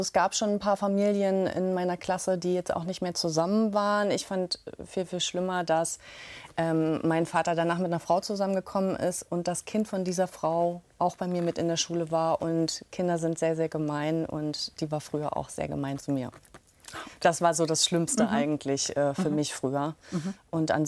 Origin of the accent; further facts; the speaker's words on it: Zinnowitz, Mecklenburg-Vorpommern, Germany; weil ich habe jetzt nicht so wahnsinnig viele gute Erinnerungen an meine Kindheit in Zinnowitz.